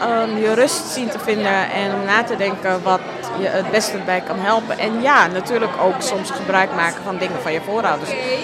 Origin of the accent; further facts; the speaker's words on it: Suriname; ik ben in Suriname opgegroeid, dus dan groei je ermee op eigenlijk.